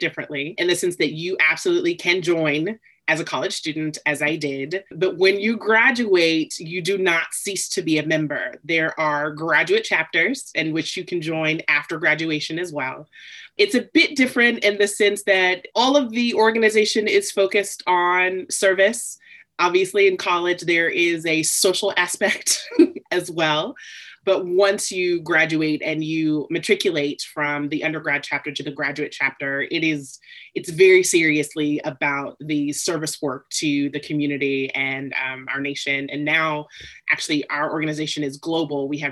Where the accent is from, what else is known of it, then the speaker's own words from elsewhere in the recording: California, United States; even being a Californian, actually, and been in contact, never set foot in the same room with Kamala Harris